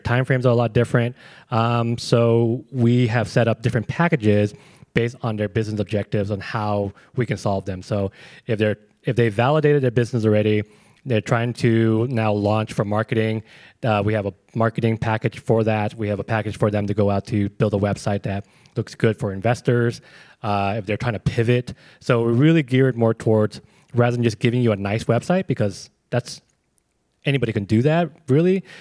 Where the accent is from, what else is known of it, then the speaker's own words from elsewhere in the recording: California, United States; So I'm from California originally, but I think I've been living here long enough to officially call myself a Michigander or a Midwesterner.